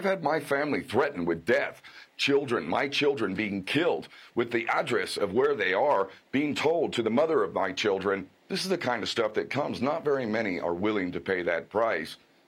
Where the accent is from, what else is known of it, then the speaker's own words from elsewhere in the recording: California, United States; I grew up in SoCal. I mean, how much money do you make? What kind of car do you drive?